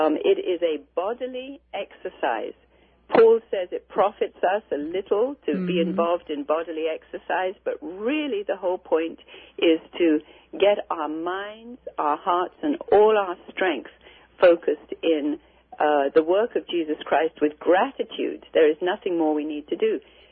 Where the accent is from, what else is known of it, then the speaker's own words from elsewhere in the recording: India; is I was born and raised in India.